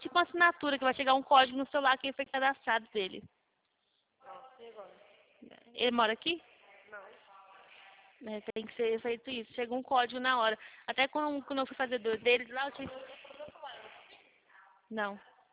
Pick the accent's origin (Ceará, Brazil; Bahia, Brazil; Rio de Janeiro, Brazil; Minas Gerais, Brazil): Ceará, Brazil; Mas acho que é por causa, tipo, cearense, né? Eu sou cearense, né? Então a gente é mais assim, né?